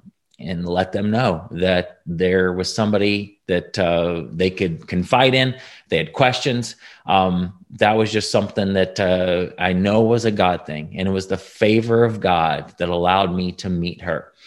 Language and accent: English; Indiana, United States; now in Texas, United States; I lived in Indiana, born and raised in Indiana.